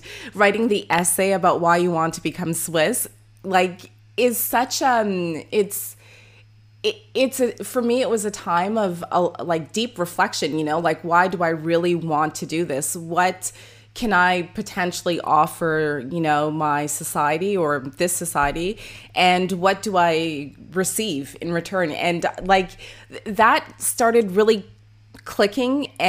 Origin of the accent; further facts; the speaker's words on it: Canada; moved away; being born and raised in Canada, voting, etc.